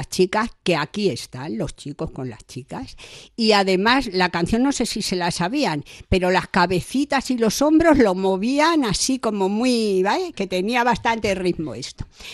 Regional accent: Madrid, Community of Madrid, Spain; Yo soy madrileña, me parece que os lo he dicho, y mi casa en principio está en Madrid. Por tanto, mi familia también. Yo tengo 4 nietos

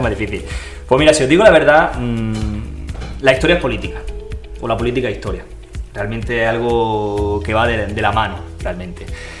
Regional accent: El Ejido, Andalusia, Spain; yo nací en El Ejido. Yo soy criado y nacido en El Ejido, como se suele decir, y he vivido un tiempo en la Loma de la Mezquita y después toda mi vida ha sido en Ejido Norte. O sea, soy ejidense 100%.

